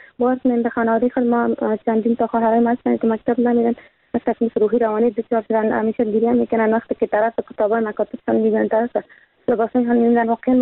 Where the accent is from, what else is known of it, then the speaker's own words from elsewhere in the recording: Afghanistan; من خانم افغانی هستم